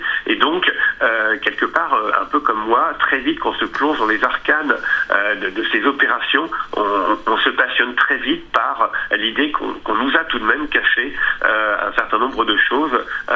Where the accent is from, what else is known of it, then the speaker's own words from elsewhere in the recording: France; et surtout en tant que Français